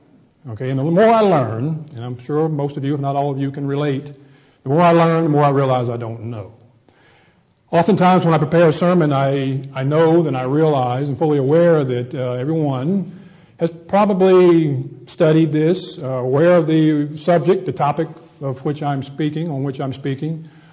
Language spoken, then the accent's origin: English; South Carolina, United States; See, I'm from South Carolina. Sometimes I say fang.